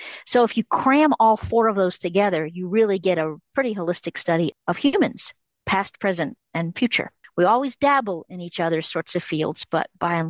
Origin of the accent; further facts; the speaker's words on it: Texas, United States; now in Denver, United States; The isotopic studies of my molars would show that I grew up in Central Texas on the Edwards Aquifer